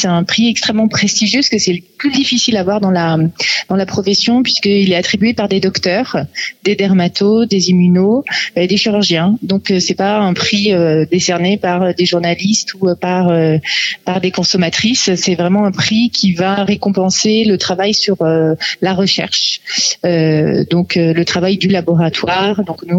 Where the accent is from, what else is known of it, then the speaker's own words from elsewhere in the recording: Mauriac, Auvergne-Rhône-Alpes, France; l'Auvergne, pour moi, c'est toute ma famille puisque moi, je suis originaire du Cantal, de Mauriac.